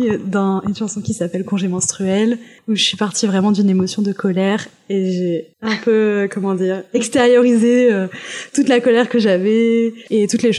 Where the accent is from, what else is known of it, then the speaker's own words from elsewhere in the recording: France; J'ai 27 ans. Je suis française. Je m'identifie comme personne bisexuelle. Je suis blanche.